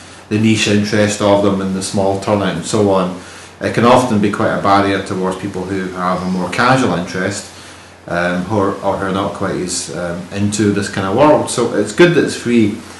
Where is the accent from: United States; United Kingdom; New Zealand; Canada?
United Kingdom; Scotland; I'm from Scotland